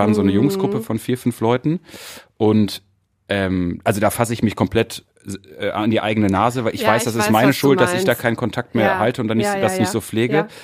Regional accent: Mülheim, North Rhine-Westphalia, Germany; Ja, das ist so wie bei uns in Mülheim

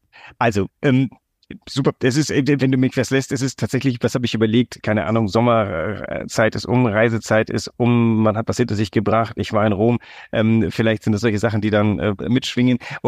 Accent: Greece; Nicht, dass ich bin ja in Griechenland groß geworden.

